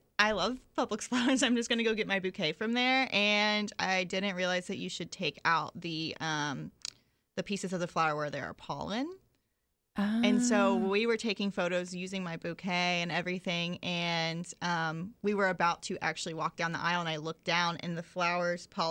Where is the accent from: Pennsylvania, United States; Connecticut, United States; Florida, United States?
Florida, United States; Palatka; moved away as an adult; now in Jacksonville, United States; I'm actually from Palatka.